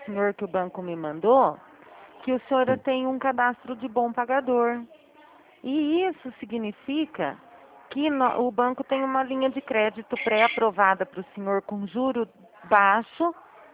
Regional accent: Araraquara, São Paulo, Brazil; Eu sou daqui de Araraquara mesmo.

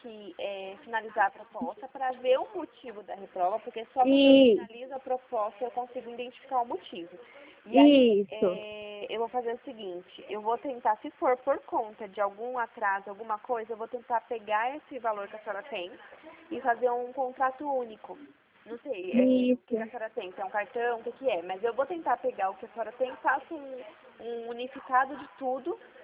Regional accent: São Paulo, Brazil; Eu também sou de São Paulo

